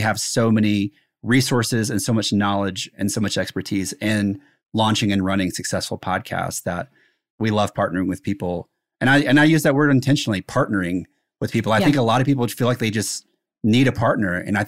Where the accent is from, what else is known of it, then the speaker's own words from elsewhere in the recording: South Carolina, United States; We grew up in the same town. I didn't know him there, but I grew up in South Carolina.